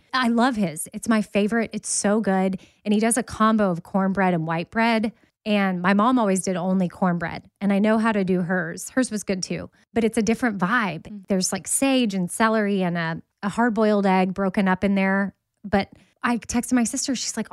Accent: Texas, United States; And then, you know, I'm from Texas. Some people are confused by that, but my mom was born and raised in Alabama and she met my dad in Alabama.

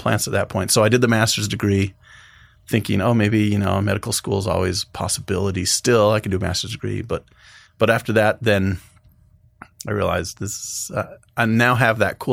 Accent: Utah, United States; I grew up in Utah. My father was a professor at BYU. So we grew up south of Salt Lake City, right there next to BYU kind of.

